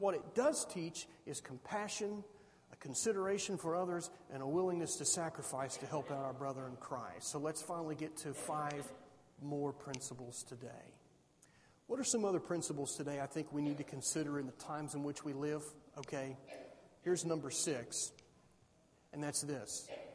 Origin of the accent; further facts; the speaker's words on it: Columbus, Ohio, United States; I grew up in Columbus.